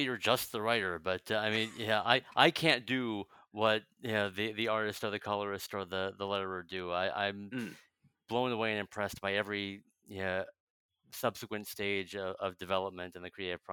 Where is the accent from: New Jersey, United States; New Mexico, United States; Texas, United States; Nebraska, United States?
New Jersey, United States; now in Chicago, United States; I'm originally from New Jersey, actually.